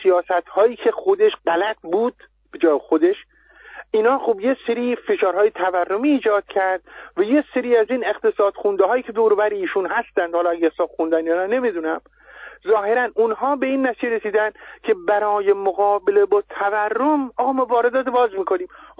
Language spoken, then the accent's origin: Persian; Mazandaran, Iran; الان من خب اصولا از مازندرانم دیگه، درست؟